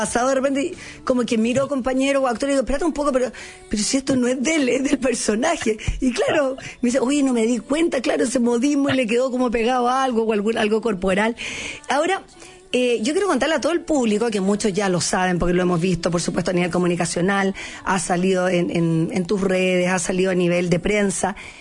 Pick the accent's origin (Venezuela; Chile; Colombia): Chile; moved away; yo viví 25 años fuera de Chile, entonces mi acento es más neutral